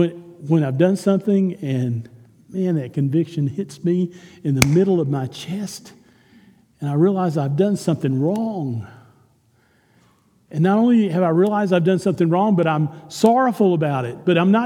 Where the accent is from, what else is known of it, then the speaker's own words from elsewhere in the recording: Texas, United States; accent: Texas; I always had a problem because of my Texas accent.